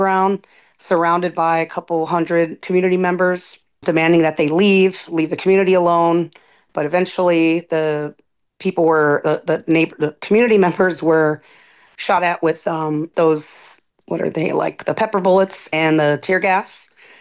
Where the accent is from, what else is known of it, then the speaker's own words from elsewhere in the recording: Chicago, Illinois, United States; I grew up in South Chicago, which is another neighborhood a little north of here, which once had all of the, you know, big steel mills and industry.